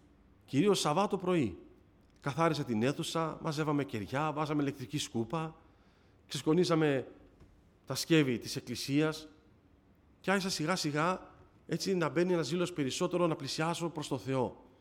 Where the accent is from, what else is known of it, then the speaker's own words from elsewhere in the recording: Thessaloniki, Central Macedonia, Greece; also born or lived in Athens; Γεννήθηκα εγώ εδώ στην Αθήνα, σε ένα νοσοκομείο του Πειραιά, αλλά μετά από λίγα χρόνια, αφού τη γεννήθηκα εδώ στην Αθήνα, έπιασε μια νοσταλγία τους γονείς μου να επιστρέψουν και πάλι στη Θεσσαλονίκη.